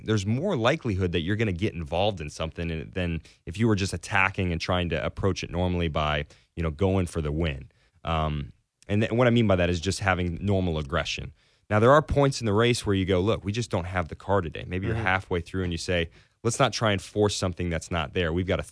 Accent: Nashville, Tennessee, United States; I'm from Nashville, Tennessee in the States, and he wants to promote a race in Nashville and go there and beat me in my city.

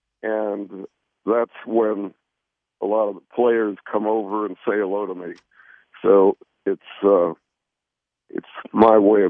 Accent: Wisconsin, United States; while I was growing up in Wisconsin, I was heavily influenced by Frank Lloyd Wright.

